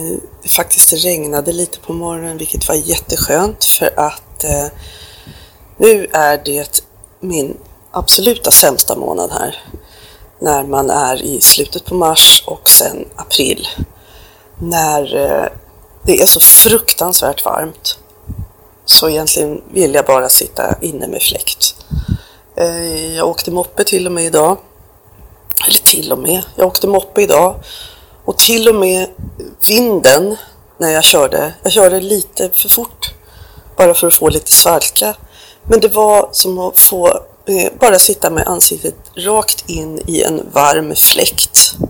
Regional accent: Sweden; Jag tycker att ibland är det dödyrt, även hemma i Sverige.

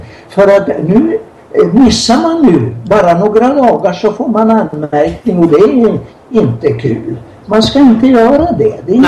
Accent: Norrland, Sweden; jag är från Norrland och i min hembygd vi hade en stor tomt

